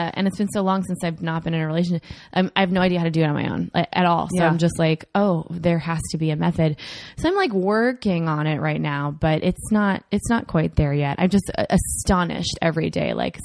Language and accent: English; Minneapolis, Minnesota, United States; Where'd you grow up? Naive. Minnesota.